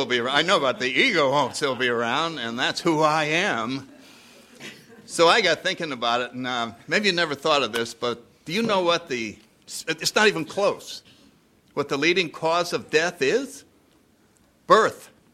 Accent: Connecticut, United States; I grew up in Connecticut in the 30s.

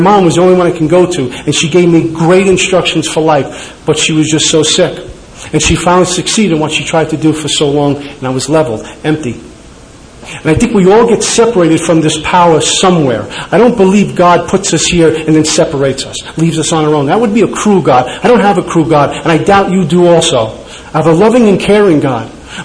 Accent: New York City, New York, United States; I grew up in Brooklyn, and I remember my first drunk like it happened last week.

